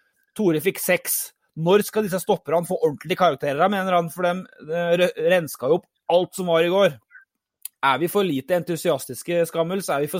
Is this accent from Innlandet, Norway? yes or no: yes; Innlandet, Norway; som ikke jeg som Hedmarking kjenner meg helt igjen i.